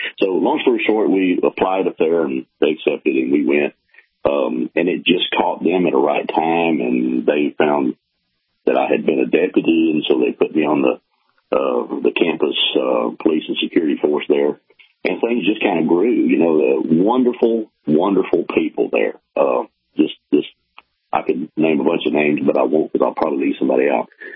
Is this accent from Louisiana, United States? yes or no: yes; Louisiana, United States; I didn't. I grew up in West Central Louisiana. But I called it Mayberry simply because the home that I grew up in, I grew up in a pastor's home. We lived in a rural setting.